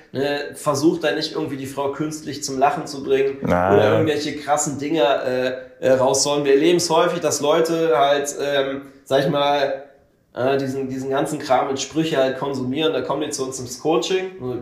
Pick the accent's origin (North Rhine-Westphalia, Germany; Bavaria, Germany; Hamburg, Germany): North Rhine-Westphalia, Germany; Cologne; born there; now in Düsseldorf, Germany; ich bin halt gebürtiger Kölner so und wohne jetzt hier in Düsseldorf.